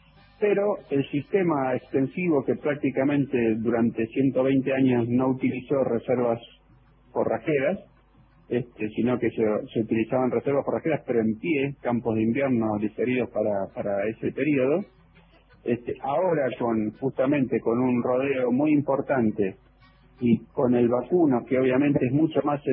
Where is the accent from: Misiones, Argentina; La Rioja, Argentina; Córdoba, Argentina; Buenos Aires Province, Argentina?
Buenos Aires Province, Argentina; Punta Alta; born there; also born or lived in Patagonia; yo soy nacido en Punta Alta, cerquita de Bahía Blanca, provincia de Buenos Aires, y bueno, luego de andar por Patagonia en función de la profesión de mi padre